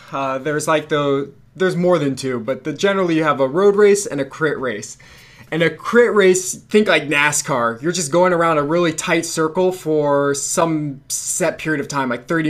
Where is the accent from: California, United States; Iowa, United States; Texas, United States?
California, United States; Benicia; And I'm from Benicia. So if anyone's listening, that's from there.